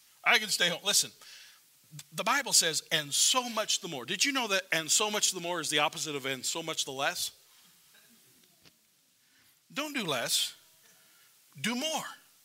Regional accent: United States; I like talk radio. I'm an American.

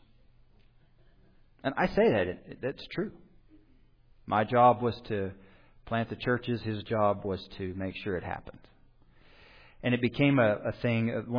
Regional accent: Oklahoma, United States; So, I'm from Oklahoma, and in a particular part of Oklahoma, which is very different from just 1 hour north of me, from where I was in Oklahoma.

